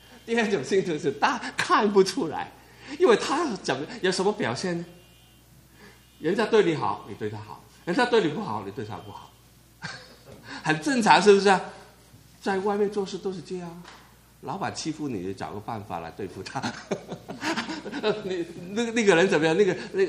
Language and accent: Chinese; Hong Kong; 所以大家听我口音或者知道我背景，知道我从香港来